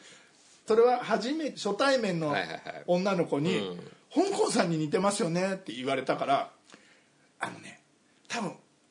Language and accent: Japanese; Kansai, Japan; accent: Kansai dialect; そ、俺は関西弁だけど